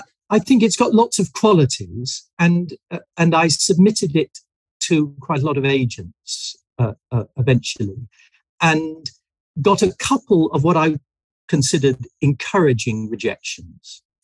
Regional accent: United Kingdom; being a British person in America, was a really particular experience during those things, because there was a lot of nationalism and flag waving and so on that I felt I couldn't quite identify with because I was a foreigner.

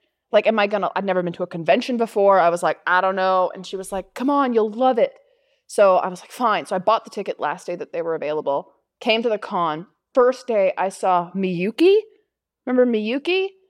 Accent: Canada; I am from Canada.

